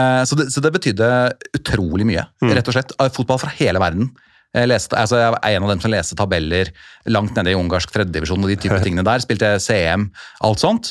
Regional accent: Oslo, Norway; jeg jo født og oppvokst på Oslo Øst

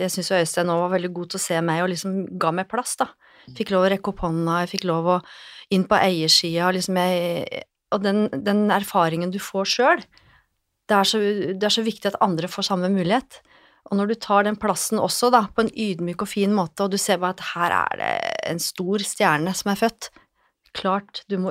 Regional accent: Lillehammer, Innlandet, Norway; now in Oslo, Norway; men jeg kom jo fra Lillehammer og tenkte at det er jo ikke aktuelt

